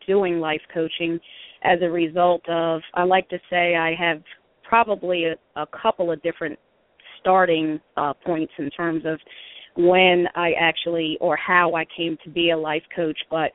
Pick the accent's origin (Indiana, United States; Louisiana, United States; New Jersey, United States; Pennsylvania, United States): New Jersey, United States; I'm from the Southeast New Jersey area, which is about 20 minutes outside of Atlantic City, New Jersey.